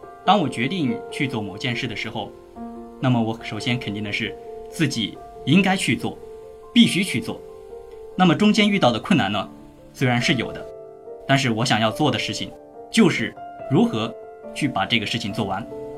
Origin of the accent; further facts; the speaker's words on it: Xiaogan, Hubei, China; 我的家乡 在董永故里湖北孝感，是一个孝子之乡，有着源远流长的孝文化。但是呢，我们当地也有一个明显的特征，就是务工人员特别多。